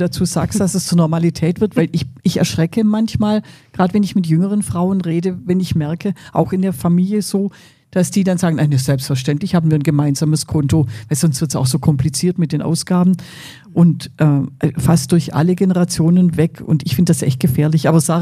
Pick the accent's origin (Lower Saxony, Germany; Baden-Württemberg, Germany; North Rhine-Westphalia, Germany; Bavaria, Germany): Baden-Württemberg, Germany; Ich als Schwäbin tick da natürlich ganz anders.